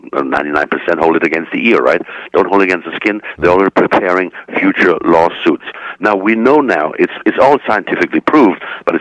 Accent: Germany; I'm German. I'm born and raised in Germany.

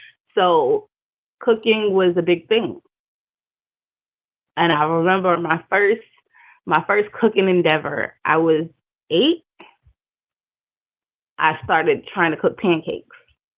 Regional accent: New York, United States; now in Richmond, United States; I am originally from New York, but I am based in Richmond, Virginia.

